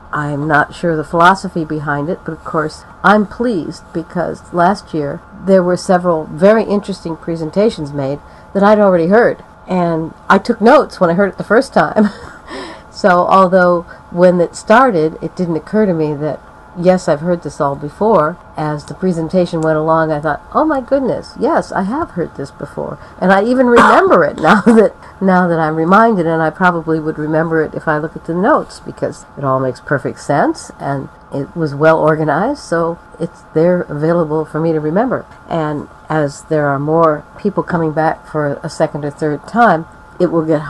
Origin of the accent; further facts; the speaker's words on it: Toledo, Ohio, United States; I'm going to go to my hometown of Toledo, Ohio to visit my best friend in high school